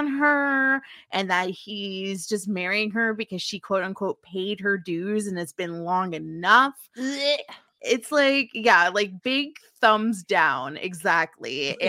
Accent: New Jersey, United States; I said I was from New Jersey and they were like, oh, is that like on the coast?

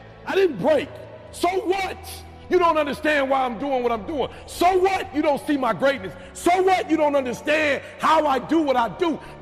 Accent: Detroit, Michigan, United States; also born or lived in Chicago; I'm from Detroit, Chicago originally, but for the most part, I grew up in Detroit.

